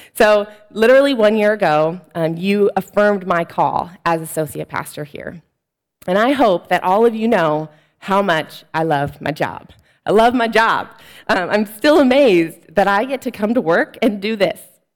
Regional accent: Fayetteville, United States; So I was experiencing doing mission in my hometown of Fayetteville.

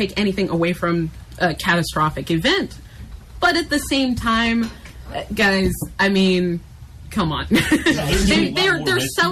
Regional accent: Houston, Texas, United States; If I could interject, like with me, I'm from Houston, of course, so I'm in the middle of Hurricane Harvey

